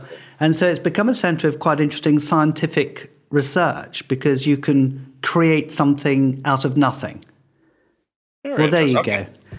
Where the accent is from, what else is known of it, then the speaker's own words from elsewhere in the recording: Ascension, St. Helena; born there; I was born in Ascension Island.